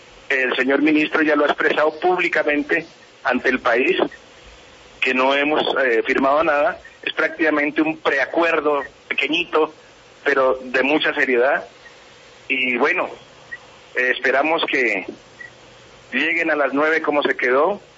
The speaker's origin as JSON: {"language": "Spanish", "country": "Colombia", "said": "nosotros somos colombianos, somos seres humanos como todos los colombianos."}